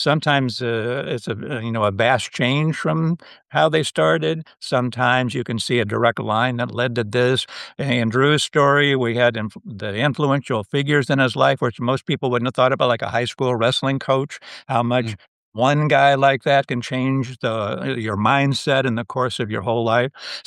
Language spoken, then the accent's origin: English; Ohio, United States; Yeah, career-wise, I grew up in Ohio